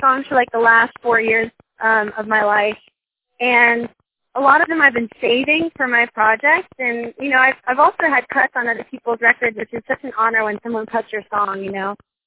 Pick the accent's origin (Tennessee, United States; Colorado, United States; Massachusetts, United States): Tennessee, United States; Franklin; It's really special to perform here in my hometown because I have such a love for Franklin, Tennessee. I will always have a house here and a home here. My parents still have the house that I grew up in as a kid.